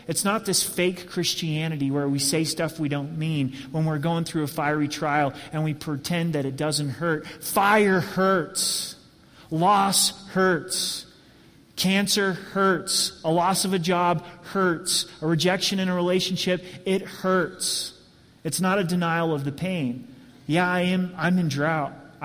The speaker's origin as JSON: {"language": "English", "region": "Oregon", "country": "United States", "tie": "born or raised there", "said": "In the church that I grew up in Southern Oregon, wonderful pastor."}